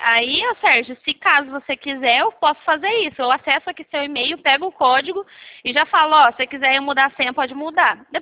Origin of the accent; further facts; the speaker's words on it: Leme, São Paulo, Brazil; eu sou de Leme, São Paulo, DDD19.